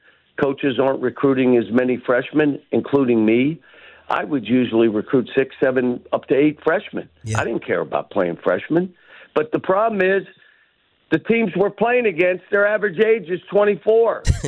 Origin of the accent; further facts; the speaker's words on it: Pittsburgh, Pennsylvania, United States; and I grew up in Pittsburgh, so known him and unbelievable coach.